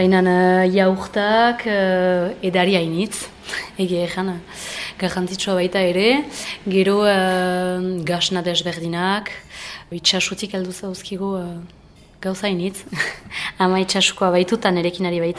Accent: Méharin, Nouvelle-Aquitaine, France; niretzat garrantzitsua da Euskaldun gisa eta Miahitztar gisa sortzez.

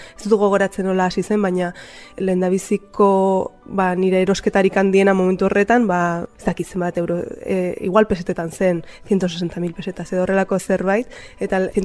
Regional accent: Lakabe, Navarre, Spain; born there; Ni Lakaben jaio nintzen, Lakabe bada herri okupatu bat, Nafarroako ipar hegoaldean dagoena

